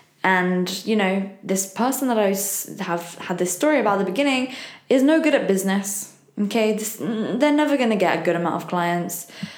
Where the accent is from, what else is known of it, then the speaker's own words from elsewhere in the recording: England, United Kingdom; And look, I don't know about you, but as an English girl, I have always been a big fan of Harry Potter.